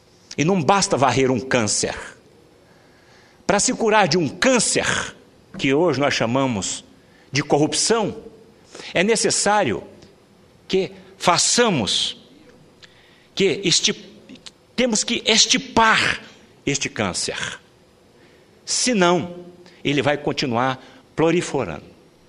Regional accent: Brazil; sou brasileiro

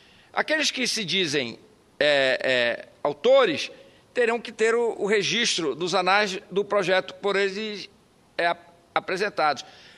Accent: Pará, Brazil; Então, lá no meu estado, todo mundo foi pai da Universidade Federal do Pará, da Universidade Federal do Oeste do Pará

